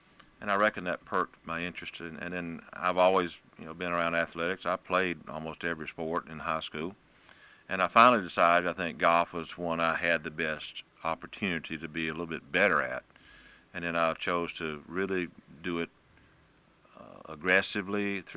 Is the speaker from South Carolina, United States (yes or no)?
yes; Abbeville, South Carolina, United States; now in Greenwood, United States; I grew up in Abbeville. My first golf job was back there at my home course. I was brought to Greenwood in 1978, and then I've been in Greenwood ever since.